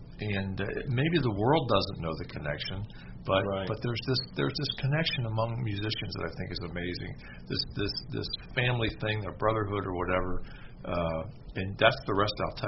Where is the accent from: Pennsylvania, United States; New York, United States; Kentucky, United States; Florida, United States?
Kentucky, United States; You and I talked, and because we're from Kentucky